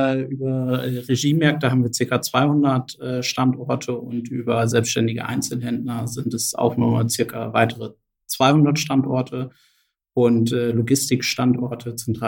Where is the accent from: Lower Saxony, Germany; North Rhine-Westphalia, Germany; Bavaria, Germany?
Lower Saxony, Germany; Leer; Man hört sicherlich an meinem Dialekt, ich bin gebürtiger Ostfriese, komme aus der Region Leer.